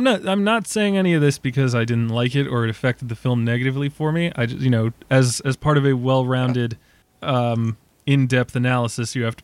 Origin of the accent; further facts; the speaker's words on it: New York City, New York, United States; As an Irish New Yorker, I mean, I don't tell anyone shit.